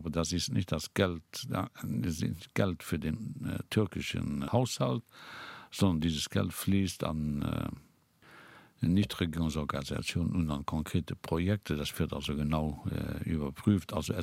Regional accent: Luxembourg; Ich bin als Luxemburger überhaupt nicht damit einverstanden

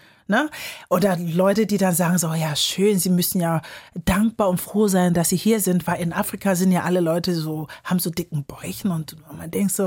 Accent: Kiel, Schleswig-Holstein, Germany; in dem Sinne können die sagen, ich bin aus Kiel.

